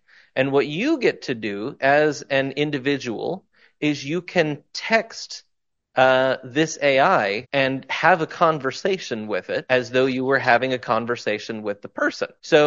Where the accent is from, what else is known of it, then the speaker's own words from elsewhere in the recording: Minnesota, United States; The number of people that when I tell them I'm from Minnesota whine about how cold it is there